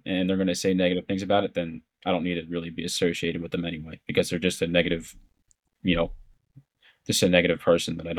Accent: Philadelphia, Pennsylvania, United States; Like I said, I'm from Philly, so a huge Phillies fan.

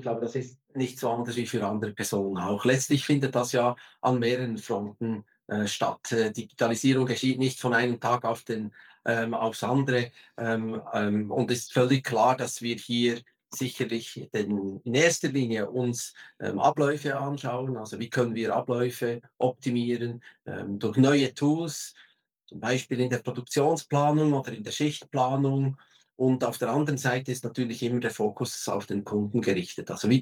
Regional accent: Switzerland; accent: Swiss German; Mein Schweizer Dialekt, den kriege ich nicht weg. Also ich arbeite, lebe, wohne in der Schweiz

